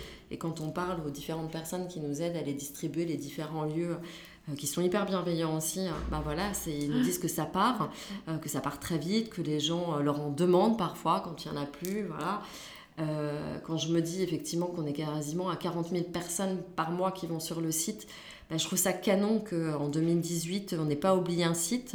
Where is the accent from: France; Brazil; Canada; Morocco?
France; On est français, ça c'est sûr, mais on n'avait pas forcément envie d'être perçu comme des Parisiens.